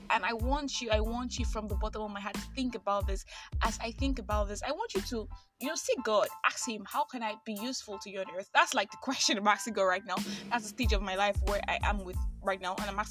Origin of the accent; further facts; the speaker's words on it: Nigeria; Okay, guys, I am that Nigerian Christian alcoholic. I'm 22. I'm a final year law student, and I am excited.